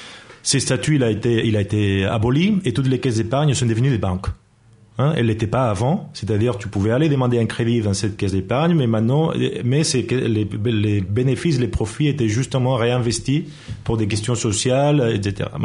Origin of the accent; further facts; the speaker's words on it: Catalonia, Spain; je me promène dans ma ville natale, qui est une ville de la banlieue de Barcelone, une ville sans histoire, une ville moyenne, hein, industrielle, commerciale, tout à fait normale.